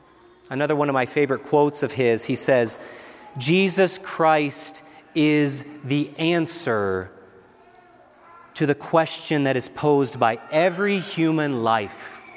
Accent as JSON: {"language": "English", "region": "Minnesota", "country": "United States", "said": "As he said, I come from Minnesota. We really hang on to our O's in Minnesota. I've already noticed some differences here in Colorado."}